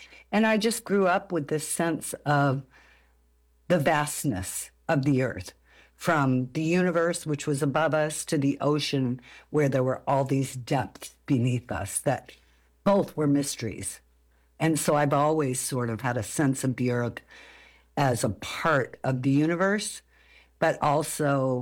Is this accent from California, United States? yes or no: yes; San Diego, California, United States; Oh, you know, I grew up in San Diego and behind us was a canyon.